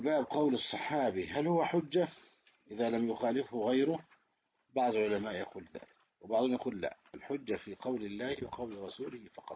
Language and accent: Arabic; Egypt; في بلدنا مصر